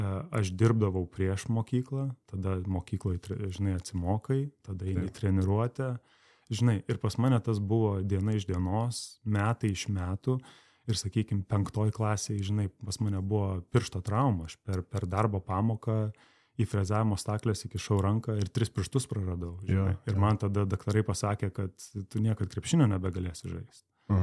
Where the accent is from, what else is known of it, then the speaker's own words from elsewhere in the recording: Vilnius, Vilnius County, Lithuania; Aš iš Vilniaus esu.